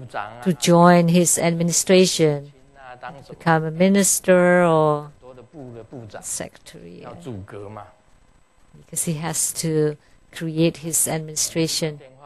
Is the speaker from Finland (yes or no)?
no; Taiwan; Like the president of my home country, Taiwan, President Ma, he's also full of a lot of troubles.